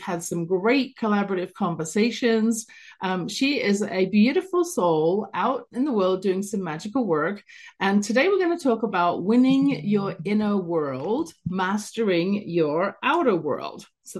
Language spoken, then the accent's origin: English; London, United Kingdom; now in Calgary, Canada; coming to you from Calgary, Canada, originally London, England. You can hear my accent in the background there, and have been here for, oh, many years, 35 plus years now.